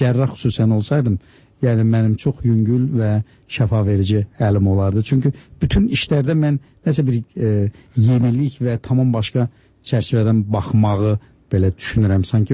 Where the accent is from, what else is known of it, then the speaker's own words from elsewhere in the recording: Babayl, Zangilan District, Azerbaijan; born there; mən o kənddə, bizim Zəngilanda doğulmuşam. Bizim kəndimiz Babayl deyilən kənddir.